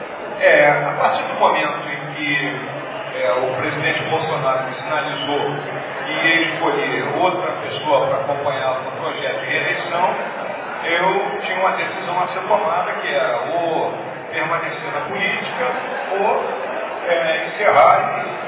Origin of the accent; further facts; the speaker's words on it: Rio Grande do Sul, Brazil; born there; o Senado, pelo meu estado natal, pelo meu Rio Grande do Sul.